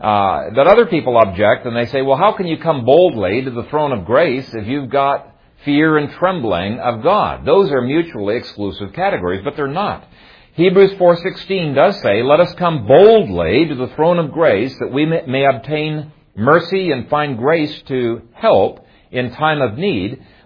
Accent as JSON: {"language": "English", "country": "Ethiopia", "tie": "born or raised there", "said": "When I grew up in Ethiopia, my dad and I had between 17 and 20 beehives."}